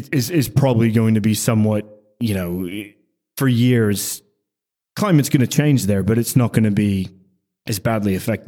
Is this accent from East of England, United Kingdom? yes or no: no; Sunderland, North East England, United Kingdom; I'm from Sunderland, and Sunderland's an extremely working class, relatively poor part of England. But our neighbor is Newcastle